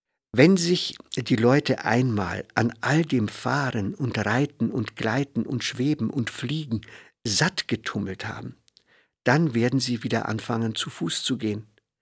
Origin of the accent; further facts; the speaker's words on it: Austria; Bei uns in Österreich fängt man wohl auch schon damit an.